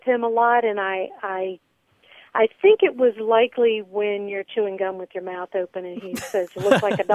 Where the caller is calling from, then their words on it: Virginia, United States; I'm calling from the Middle Peninsula of Virginia.